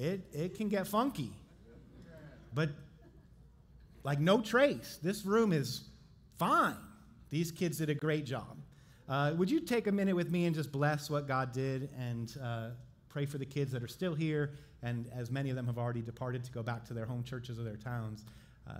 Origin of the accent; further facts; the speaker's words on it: Ohio, United States; Well, while I am from Ohio and came here with my wife and daughter